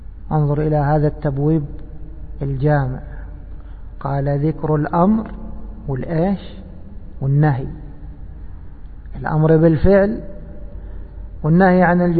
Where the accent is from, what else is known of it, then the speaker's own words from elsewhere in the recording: Egypt; كما يقولون عندنا في مصر على قد فهمنا